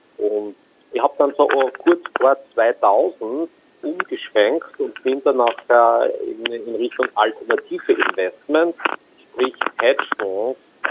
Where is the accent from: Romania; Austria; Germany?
Austria; Ich komme aus Österreich.